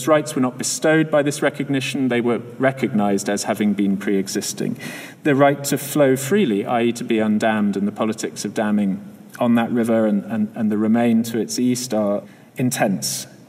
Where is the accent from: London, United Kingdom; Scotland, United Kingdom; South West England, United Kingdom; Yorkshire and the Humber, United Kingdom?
Scotland, United Kingdom; but I come from Scotland, sort